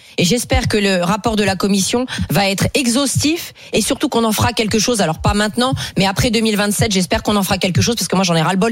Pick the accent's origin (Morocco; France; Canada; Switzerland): France; Et moi je suis française.